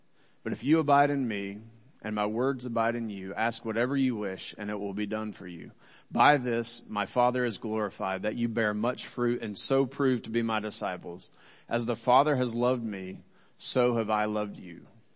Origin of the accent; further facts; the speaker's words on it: Kansas, United States; which is the farm where I grew up in Kansas. This is near Wichita, Kansas.